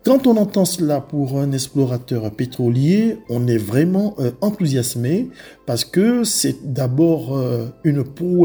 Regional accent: Côte d’Ivoire; c'est une expérience que je mets à disposition de la Côte d'Ivoire, mon pays d'origine.

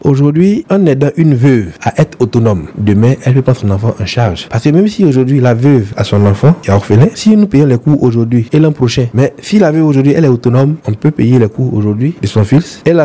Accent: Vallée du Bandama, Côte d’Ivoire; nous sommes en train de mettre le cap sur Boaké et précisément sur Guébonois, qui est notre base. Quand je dis base, je veux dire que ma ville natale.

